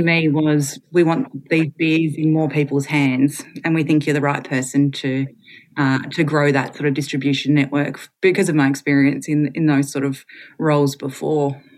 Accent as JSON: {"language": "English", "region": "Tasmania", "country": "Australia", "said": "He was born and raised in Chigwell, which is really close to Mona, where Mona is now, but it was certainly in the time that he was growing up and when I was growing up, I'm from not far from there myself."}